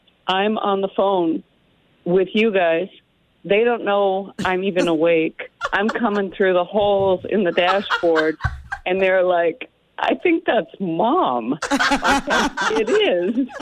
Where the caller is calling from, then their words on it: Walker, Minnesota, United States; I'm calling you from Walker, Minnesota.